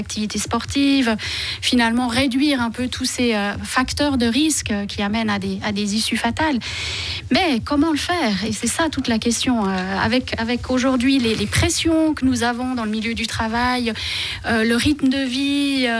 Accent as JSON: {"language": "French", "region": "Geneva", "country": "Switzerland", "said": "on a un réseau extrêmement performant de secours ici, chez nous, à Genève."}